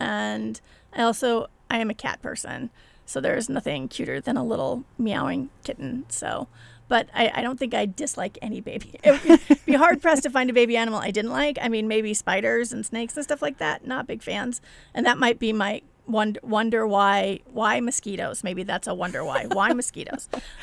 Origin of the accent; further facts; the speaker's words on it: Montana, United States; There, it is, but I think because I grew up there, it's always just been there.